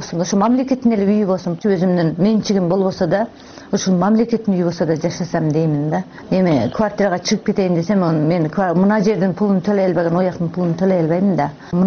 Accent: Tajikistan; now in Kyrgyzstan; Биз Тажикстандан келдик. Келгенде кыйынчылык аябай эле болду.

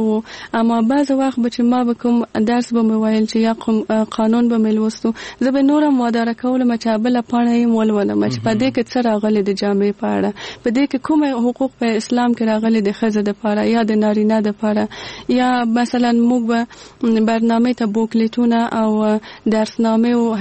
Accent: Kabul, Afghanistan; born there; زه په کابل کې زیږیدلې یم او دلته مې ژوند کړی.

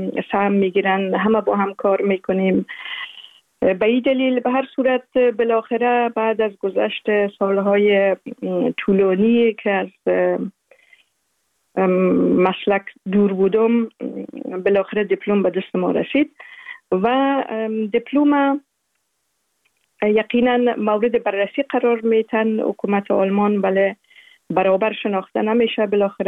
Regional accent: Afghanistan; born or raised there; also born or lived in Uruzgan / Zabul / Maymana / Kabul

